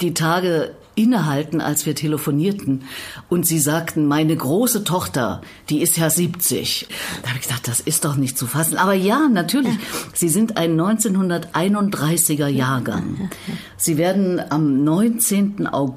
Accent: Erfurt, Thuringia, Germany; ich bin Erfurterin.

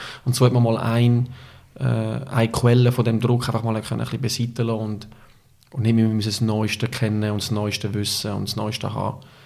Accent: Switzerland; Im Ausland noch ein bisschen extremer als jetzt bei uns in der Schweiz.

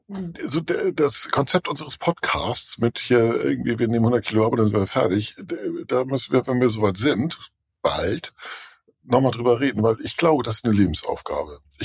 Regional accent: Northern Germany, Germany; Ich bin Norddeutscher.

